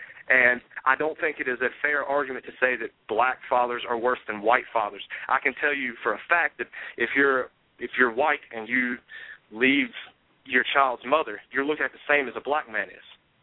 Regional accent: Boone, North Carolina, United States; I'm from Boone.

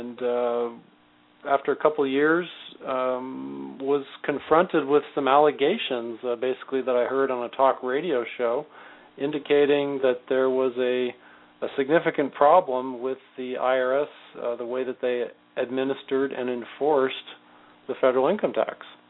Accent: San Jose, California, United States; I was born and raised in San Jose, which is about 50 miles to the south of San Francisco.

